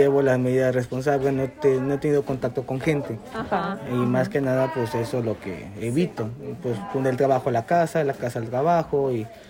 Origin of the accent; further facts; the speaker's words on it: Mexico; moved away; Pero en mi país, sí, porque el mexicano, como ustedes saben, es muy alegre, es muy fiestero.